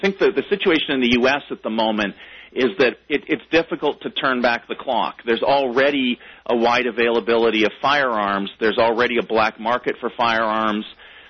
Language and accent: English; Canada; also born or lived in United Kingdom; now in United States; I was actually born in the UK and I grew up in Canada. I've only been in the States for the last 15 or so years.